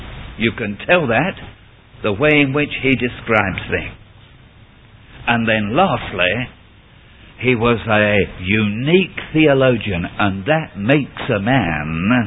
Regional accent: United Kingdom; I'm not an Australian, but I do belong to Britain

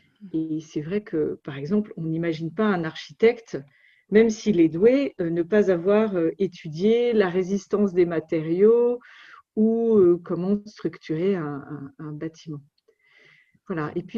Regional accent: France; alors, donc je suis française, j'habite près de Paris et aussi près de Versailles.

